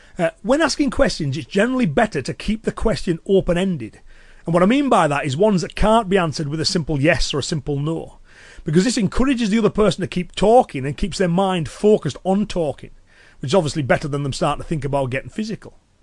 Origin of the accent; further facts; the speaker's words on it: United Kingdom; So, where I'm from, obviously, I'm British, so in British culture, raising your voice can be seen as a sign of losing your temper